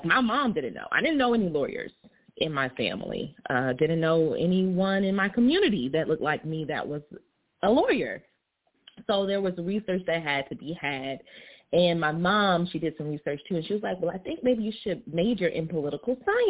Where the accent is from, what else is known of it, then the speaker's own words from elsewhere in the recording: Gainesville, Florida, United States; Where I grew up in Gainesville, Florida, I've witnessed.